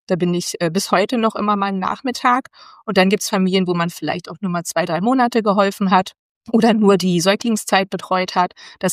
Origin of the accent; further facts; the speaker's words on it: Berlin, Germany; Und bin dann aber tatsächlich zurück nach Berlin in meine Heimat